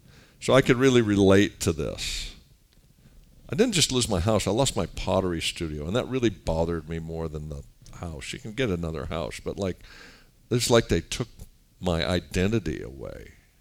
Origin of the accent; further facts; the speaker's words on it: Beverly Hills, California, United States; because I grew up in Beverly Hills, California, guys.